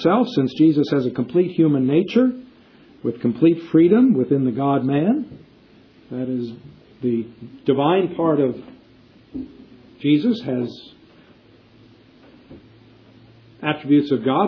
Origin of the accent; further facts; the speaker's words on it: Morristown, New Jersey, United States; born there; Never knew about me till I was born in Morristown, New Jersey in 1942.